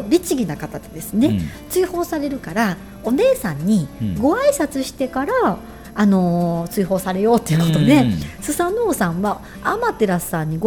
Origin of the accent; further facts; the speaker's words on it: Kyoto, Japan; born there; 私あの今嵐山住んでますけど、うん、生まれは桂なんです上桂というとこなんですね